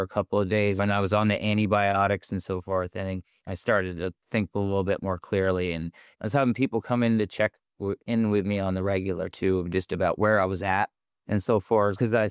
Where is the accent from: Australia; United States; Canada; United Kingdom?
United States; Burlington, Vermont; I was born here in Vermont, down on North Avenue, Burlington. I ended up staying in the area.